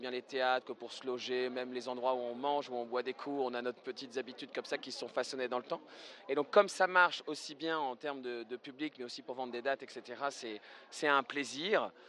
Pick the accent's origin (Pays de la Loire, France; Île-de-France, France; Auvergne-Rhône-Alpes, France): Île-de-France, France; Paris; Nous, on vient de Paris, ça ne nous dérange pas